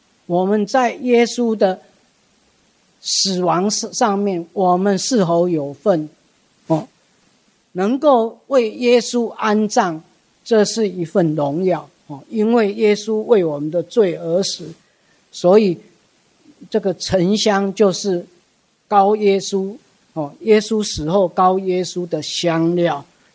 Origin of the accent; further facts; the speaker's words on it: Taiwan; 我们台湾人那 闽南人说阮水某